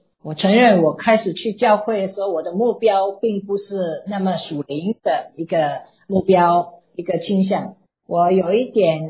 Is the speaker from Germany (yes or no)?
yes; Germany; moved away as an adult; now in United States; 我并不是在基督徒家庭里长大的，我在德国长大，我读完大学，我在慕尼赫的医院那里做训练